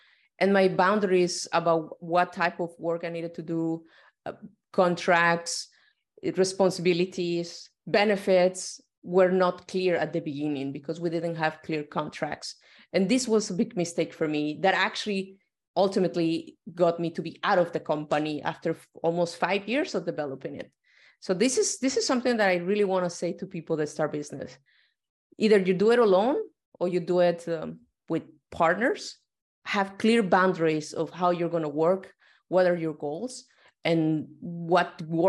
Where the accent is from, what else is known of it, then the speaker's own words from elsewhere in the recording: Mexico; English is a second language; moved away as an adult; now in China; I am from Mexico and I've been in China since 2009.